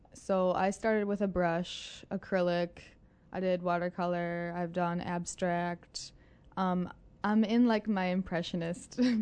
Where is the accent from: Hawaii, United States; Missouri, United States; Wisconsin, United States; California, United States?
Wisconsin, United States; La Crosse; I'm from La Crosse, Wisconsin.